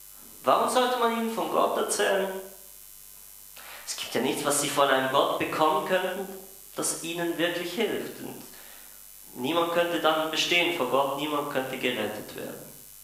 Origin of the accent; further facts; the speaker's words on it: Basel, Basel-Stadt, Switzerland; Ich bin ja in Basel aufgewachsen und ich habe dort immer viele Kontakte.